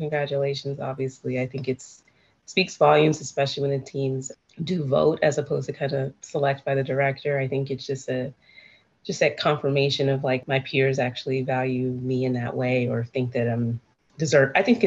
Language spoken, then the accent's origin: English; Seattle, Washington, United States; Like I'm from Seattle